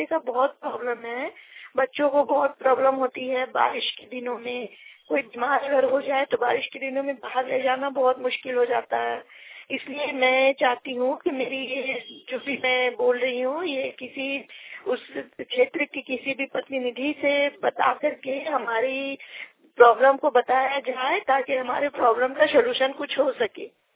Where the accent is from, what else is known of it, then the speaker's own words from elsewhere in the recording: Irba, Jharkhand, India; मैं झारखंड के ईरबा गांव की रहने वाली हूँ। … मैं ईरबा गांव की रहने वाली हूँ। मुझे ये कहना है कि मेरे गांव में, ईरबा में, मैं हरदा नगर कॉलोनी में रहती हूँ